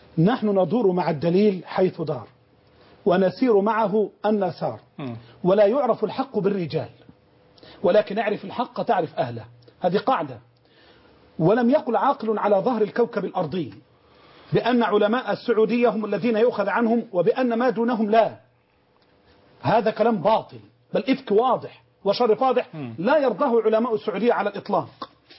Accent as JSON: {"language": "Arabic", "country": "Egypt", "said": "احنا عندنا في مصر"}